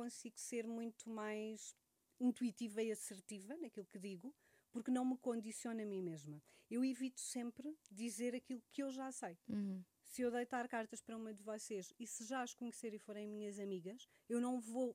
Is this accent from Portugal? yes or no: yes; Alentejo, Portugal; Eu também cresci no Alentejo, numa aldeia.